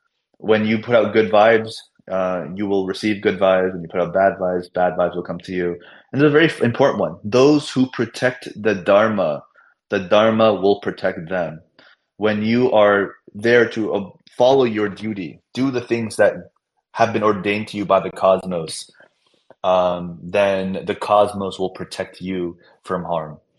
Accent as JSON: {"language": "English", "region": "South India", "country": "India", "said": "So we're South Indian, so we in our sort of dialect, we'd say punyam and papam."}